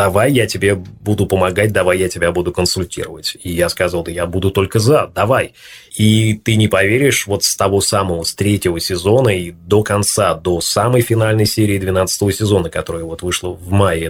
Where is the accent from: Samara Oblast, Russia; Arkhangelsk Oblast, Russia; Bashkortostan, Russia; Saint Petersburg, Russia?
Samara Oblast, Russia; Tolyatti; Здесь просто, ну, да, я вырос в Тольятти. Здесь мои друзья, близкие, родные.